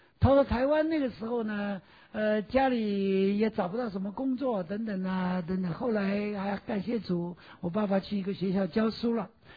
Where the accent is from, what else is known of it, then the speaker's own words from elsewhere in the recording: China; 也许我们从中国来，刚刚信主不久